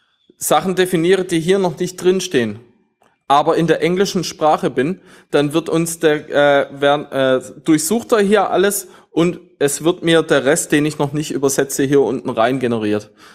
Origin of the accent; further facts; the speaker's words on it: Swabia, Germany; bei uns in Schwaben gibt's Besenwirtschaften.